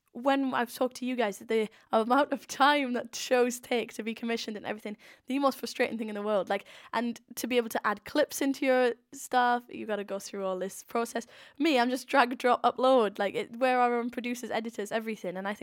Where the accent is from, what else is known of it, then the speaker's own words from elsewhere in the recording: Swansea, Wales, United Kingdom; Like, oh, I'm from Swansea. Like, I can't be like the next Sidemen, you know?